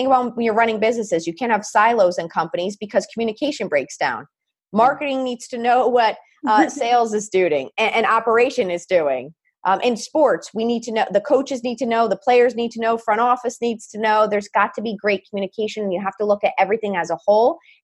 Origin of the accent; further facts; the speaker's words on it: East Coast, United States; now in Nashville, United States; when I grew up in the East Coast, we had 30 minutes to eat a lunch, which really meant 15 by the time you got it and sat down. So you ate quick. And then when I moved to Nashville